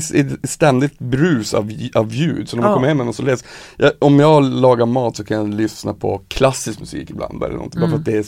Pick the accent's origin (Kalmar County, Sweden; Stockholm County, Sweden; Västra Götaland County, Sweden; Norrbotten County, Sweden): Norrbotten County, Sweden; Piteå; moved away as an adult; Det är konstigt att jag flyttade när jag var 18 från Piteå.